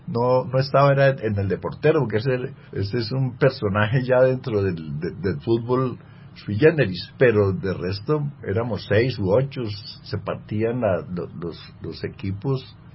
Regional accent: Argentina; soy de Argentina, soy hincha del River Plate, y en cada país tiene uno su siriri. En Alemania, donde viví dos meses

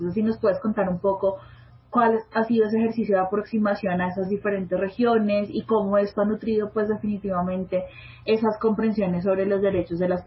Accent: Colombia; como colombianos

